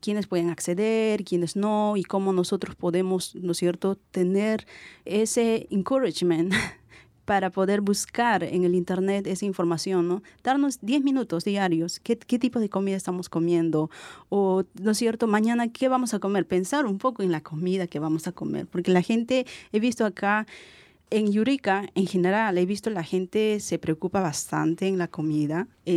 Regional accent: Peru; la diferencia que he visto, por ejemplo, en mi país es que las comidas chatarras que lo llamamos

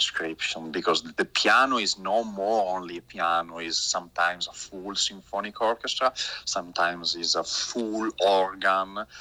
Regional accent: Brescia, Lombardy, Italy; I grew up in Brescia, which is a big city, really in between Milan and Venice, so in the north of Italy.

